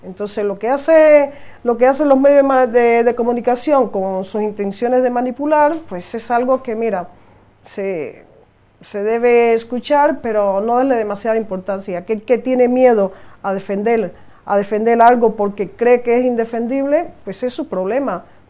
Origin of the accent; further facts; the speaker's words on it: Cuba; esa intentona de siempre crear una división en un colectivo como de cubanos y cubanas, cuando nosotros, por así decirlo